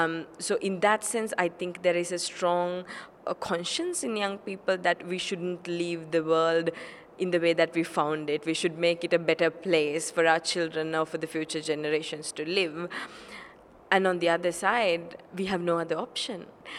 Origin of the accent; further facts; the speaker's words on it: Sri Lanka; So I'm from Sri Lanka. Growing up, of course, I have seen many impacts of climate change.